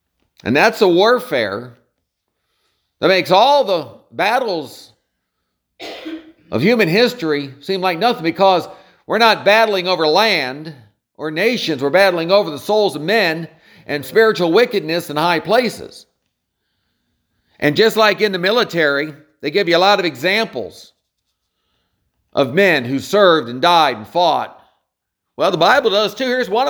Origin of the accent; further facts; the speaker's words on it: Maryland, United States; born there; I was born on Andrews Air Force Base outside of Washington.